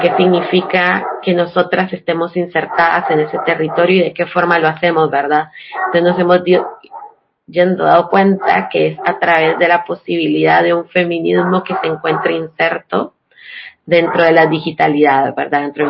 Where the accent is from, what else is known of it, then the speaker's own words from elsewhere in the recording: Nicaragua; also born or lived in Costa Rica; now in Paraguay; Soy nicaragüense, o en realidad soy mitad nicaragüense, mitad costarricense. Soy ahí como una mezcolanza rara.